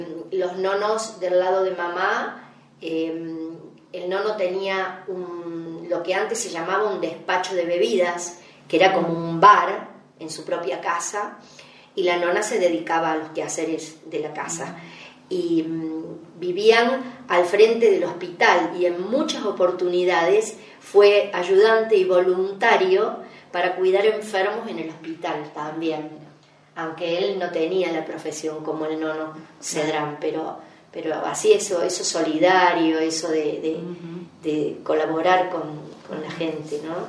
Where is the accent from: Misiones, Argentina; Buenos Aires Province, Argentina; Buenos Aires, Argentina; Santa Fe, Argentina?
Santa Fe, Argentina; Cuando nosotros nos venimos de Santa Fe, durante muchos años éramos del núcleo de toda la … los únicos que no quedaron en Santa Fe fuimos nosotros.